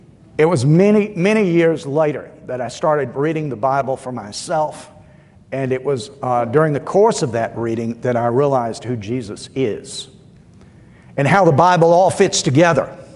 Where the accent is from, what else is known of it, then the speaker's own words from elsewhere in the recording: Columbus, Georgia, United States; I grew up in Columbus, Georgia.